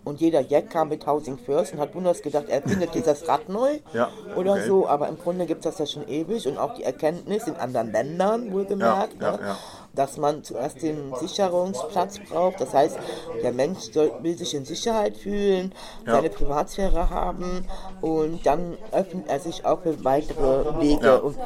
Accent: Cologne, North Rhine-Westphalia, Germany; Also für mich nicht als Kölner.

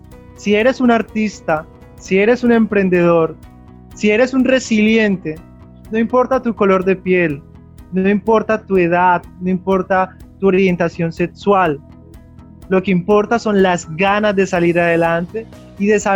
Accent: Colombia; Soy un colombiano y mis derechos y mis deberes son iguales a cada uno de las personas

